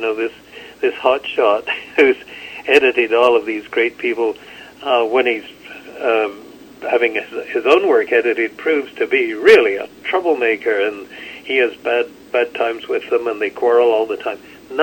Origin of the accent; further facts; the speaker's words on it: Scotland, United Kingdom; now in Canada; I describe myself as a Scottish immigrant with a very poor sense of direction.